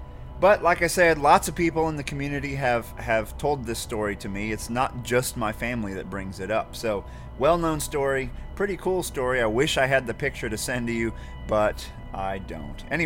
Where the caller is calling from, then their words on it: Arkansas, United States; Hey guys, I'm calling in from Arkansas, a few miles south of you, but my story takes place on the family farm in Midwest Ohio.